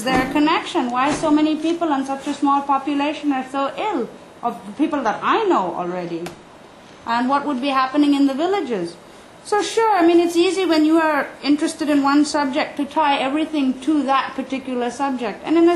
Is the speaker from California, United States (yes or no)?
yes; Oroville, California, United States; I grew up in Oroville, so I've been in this place from when it was a desert to a forest.